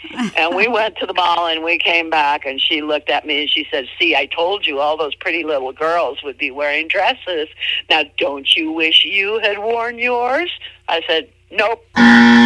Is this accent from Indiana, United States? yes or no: no; Minneapolis, Minnesota, United States; born there; And I was born in Minneapolis in 1950, and when I was 6 years old, I got a bouncing horse.